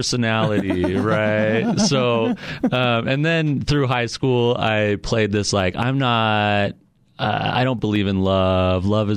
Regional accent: North Salt Lake, Utah, United States; now in Salt Lake City, United States; Yeah, so born and raised in South Davis County, so went to Woods Cross High School. I'm a Wildcat, and just lived just in North Salt Lake. Moved to Salt Lake City a couple years ago, just lived downtown.

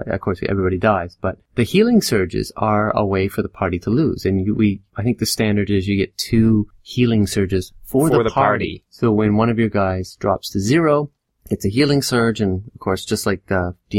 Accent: Canada; accent: Canadian; I didn't feel I had to, like, play up my Canadian accent.

